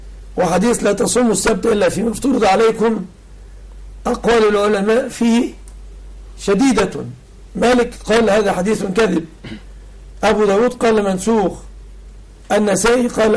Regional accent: Egypt; وأسأل الله سبحانه أن يحفظ بلادنا مصر آمنة مطمئنة

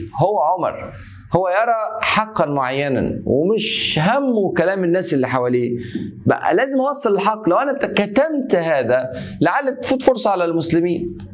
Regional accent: Egypt

